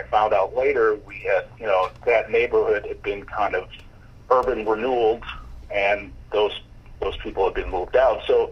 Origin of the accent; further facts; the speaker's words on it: Chicago, Illinois, United States; one of the kind of main themes, I would say, of the story is how those events and growing up in Chicago in general, how it shaped my musical thinking.